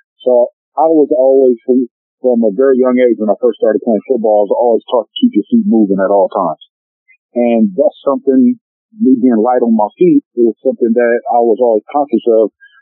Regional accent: Oakland, California, United States; I grew up in the Bay Area in Oakland, and I didn't come from a lot.

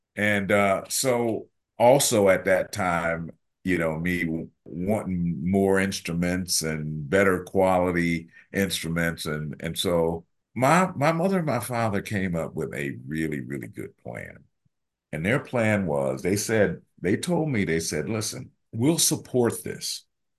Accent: Jackson, Mississippi, United States; Because I was born in Jackson, Mississippi in 19 blah, blah, blah, and so I grew up in an era when it was the civil rights era in Mississippi.

